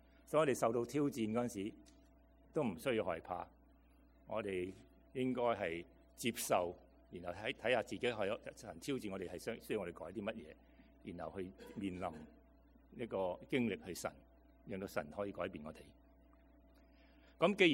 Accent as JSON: {"language": "Chinese", "region": "Guangdong", "country": "China", "said": "我是广东人，如果神说你吃这些东西，那我一定说很开心，何时开始？"}